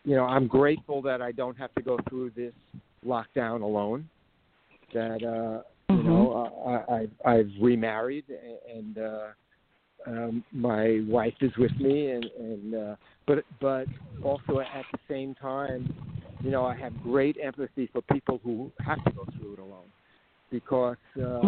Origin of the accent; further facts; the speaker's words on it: Brooklyn, New York, United States; also born or lived in Nashville; for a guy from Brooklyn.